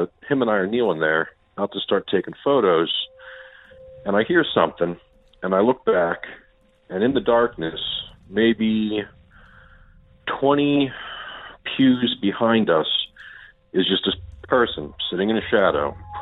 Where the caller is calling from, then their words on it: Philadelphia, Pennsylvania, United States; Hey Derek, I'm calling from Philly.